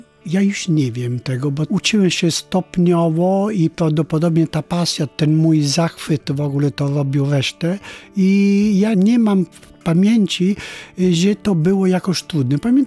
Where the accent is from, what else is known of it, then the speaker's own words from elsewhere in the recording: Italy; Polish is a second language; now in Gdańsk, Poland; wiedzą, że ja jestem Włochem i oczywiście mówię płynnie po włosku.